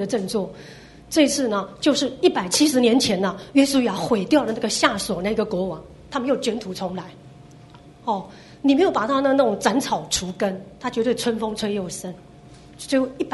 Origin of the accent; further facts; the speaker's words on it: Taiwan; 日本人很怕我们台湾人做官